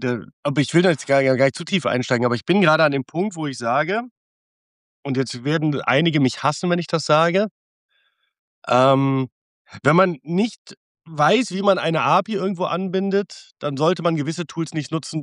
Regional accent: Cologne, North Rhine-Westphalia, Germany; da bin ich ja Rheinländer und Kölner und FC-Fan.

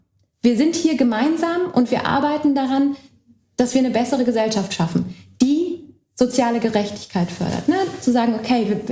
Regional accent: Berlin, Germany; Ich bin in Berlin aufgewachsen und für mich war Ost-West nie ein Thema, bis ich aus Berlin weggezogen bin

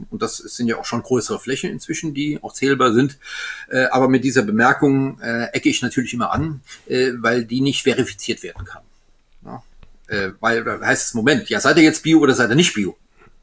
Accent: Grand Est, France; Weil das ist, ich bin Elsässer, Gewürztraminer gewohnt.

